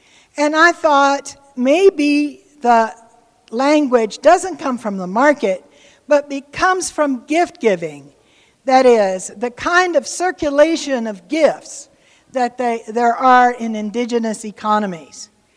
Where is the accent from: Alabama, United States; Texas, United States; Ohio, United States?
Texas, United States; Corpus Christi; also born or lived in Dallas; I was born in Corpus Christi, Texas. So I'm a hometown girl here, almost. I went to school at Hockaday in Dallas. I'm basically a Texan who has taken a really long journey elsewhere.